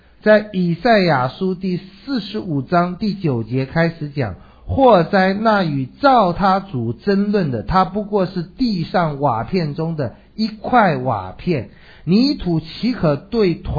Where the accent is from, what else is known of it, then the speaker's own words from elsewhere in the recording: China; 就跟我们中国人，我不知道韩文有没有这种话，就是生而不养，养而不教